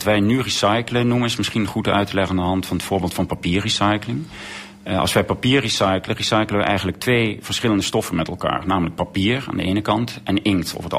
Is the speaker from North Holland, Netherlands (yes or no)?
no; Limburg, Netherlands; of ik ben opgegroeid in Zuid-Limburg. En het is een vrij mooie omgeving.